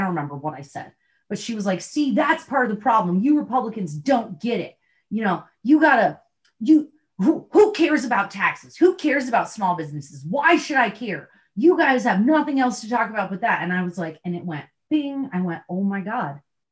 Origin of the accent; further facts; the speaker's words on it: Vermont, United States; I grew up in Vermont. I'm a conservationist.